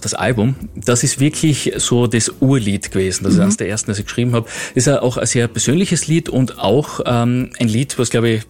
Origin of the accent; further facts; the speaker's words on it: Carinthia, Austria; Ich bin Kärntner, ich bin leidenschaftlich auch Wiener, ich bin kein Wiener, also ich bin kein Wiener, aber gleichzeitig Kärntner Wiener